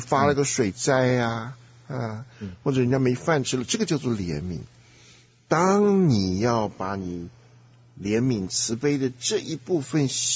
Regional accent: China; now in United States

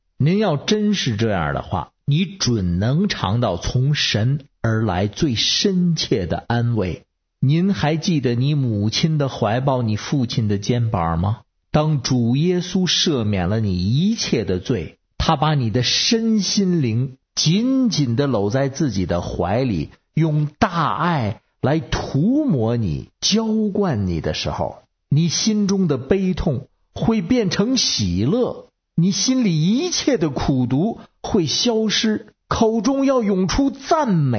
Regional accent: Beijing, China; 我是北京的…

